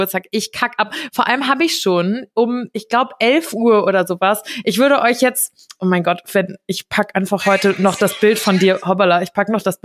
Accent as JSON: {"language": "German", "town": "Giessen", "region": "Hesse", "country": "Germany", "said": "bei uns aus im Gießen, also in Hessen, da wo ich herkomme, da ist das auch voll brauchen. Alle meine Freunde machen das. Die treffen sich auf irgendeinem Kaff, weil ich meine, ich komme ja eher so aus der Stadt, aber drumherum gibt es ja tausende von Käffern."}